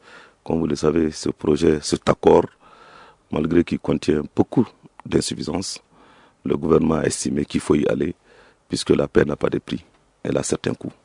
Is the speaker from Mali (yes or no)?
yes; Mali; en tant que Malien